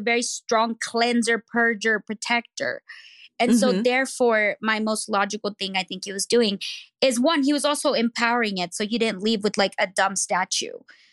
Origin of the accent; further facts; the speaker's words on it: United States; I'm a Chicana, you know, not even a Mexican-American. I mean, is that what I am technically? Yeah, I'm an American citizen and I am of Mexican descent, but I'm very, very particular of my labels.